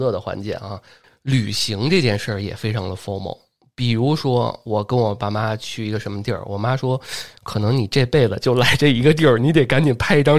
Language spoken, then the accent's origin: Chinese; Northeast China, China; 就是那个大东北我的家乡有一个网友做那爵士版的